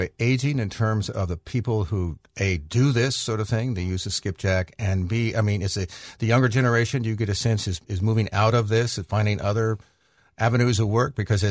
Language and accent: English; Los Angeles, California, United States; I come from the West, I come from Los Angeles and so on